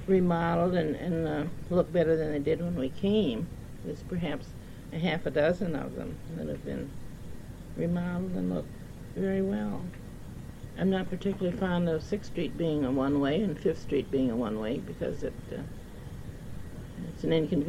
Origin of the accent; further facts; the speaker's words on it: Midland, Michigan, United States; also born or lived in Birmingham; now in Saginaw, United States; No, I was born inside Detroit in Birmingham. And I moved to Midland with my parents when I was about 2. And I came to Saginaw after I was made an orphan.